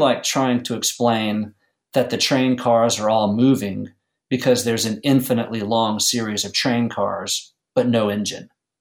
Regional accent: Louisiana, United States; I grew up in Louisiana, and every time we go home, my mother has a wonderful pot of red beans and rice waiting.

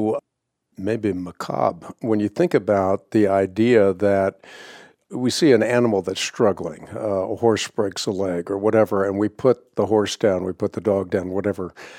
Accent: Netherlands; As I mentioned, I grew up in the Netherlands

